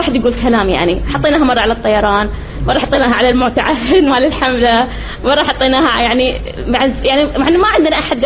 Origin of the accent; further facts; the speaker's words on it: Bahrain; احنا جايين مستانسين ان احنا من البحرين